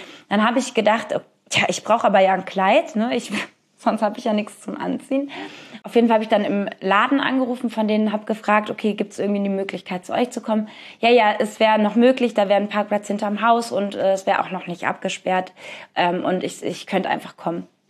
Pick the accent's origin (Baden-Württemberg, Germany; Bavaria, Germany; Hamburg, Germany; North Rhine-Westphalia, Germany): North Rhine-Westphalia, Germany; Cologne; Logischerweise, ich bin Kölnerin